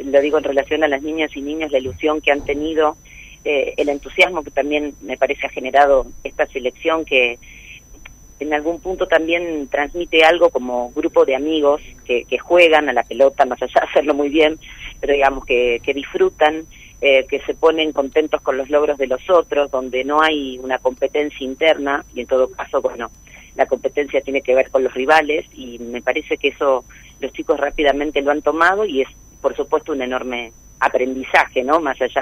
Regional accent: Argentina

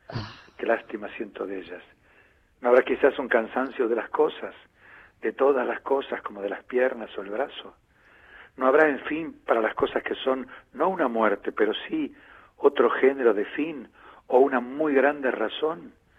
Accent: Tandil, Buenos Aires Province, Argentina; Sabes que yo soy muchacho de Tandil, que soy popular y fino a la vez.

